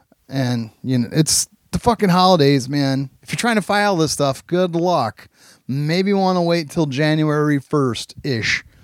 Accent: Fremont, Ohio, United States; this is the first time I've been that far away from like Fremont, Ohio, my hometown.

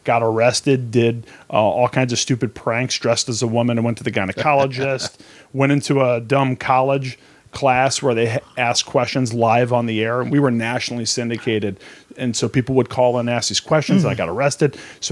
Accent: St. Louis, Missouri, United States; also born or lived in South Texas; Where I grew up in St. Louis, I was one of a few white guys. And then all of my summers were in Texas, where I was one of a few white guys, because my mom lived in South Texas

